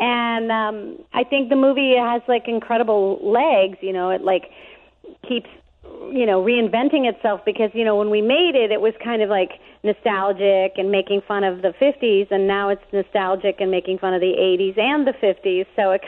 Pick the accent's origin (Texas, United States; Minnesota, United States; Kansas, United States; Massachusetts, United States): Minnesota, United States; I'm from Minnesota, and I always love to come to the Midwest, and I'm really excited.